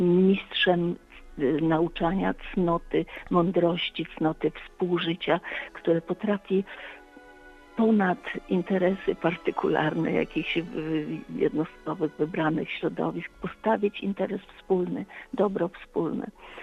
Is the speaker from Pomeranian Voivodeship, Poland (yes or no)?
yes; Gdańsk, Pomeranian Voivodeship, Poland; wiedząc, że jestem gdańszczanką i zakochaną